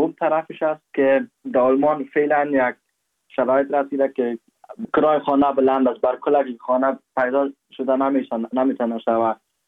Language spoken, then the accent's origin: Persian; Afghanistan; now in Germany